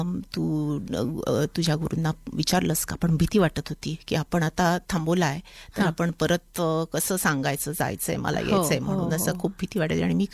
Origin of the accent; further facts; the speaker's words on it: Pune, Maharashtra, India; moved away; अगदी लहान असताना पुण्यात माझं बालपण गेलं म्हणजे इथे येईपर्यंत मी खरं पुण्यातच होते.